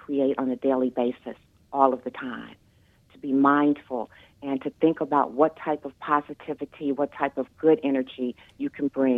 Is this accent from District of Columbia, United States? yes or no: yes; Washington, District of Columbia, United States; But growing up in Washington, D.C., I was able to babysit for many famous artists, including Lou Stovall and Sam Gilliam.